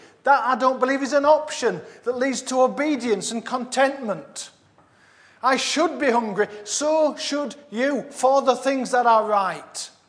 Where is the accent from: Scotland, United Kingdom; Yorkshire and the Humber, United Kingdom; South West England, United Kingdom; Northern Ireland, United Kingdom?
Yorkshire and the Humber, United Kingdom; I'm a Yorkshireman